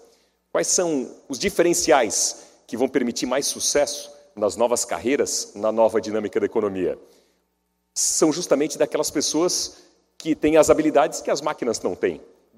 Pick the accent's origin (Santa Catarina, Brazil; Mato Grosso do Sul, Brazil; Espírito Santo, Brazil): Santa Catarina, Brazil; Blumenau; Em Blumenau, de onde venho, não há, literalmente não há, nenhuma livraria